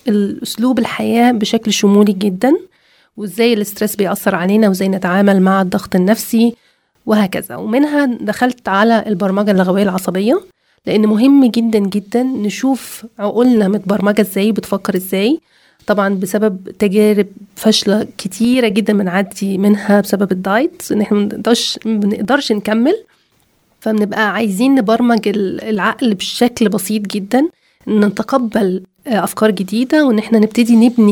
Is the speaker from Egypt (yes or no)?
yes; Egypt; moved away as an adult; جيت من مصر من 5 سنين كمهاجرة مع أولادي وجوزي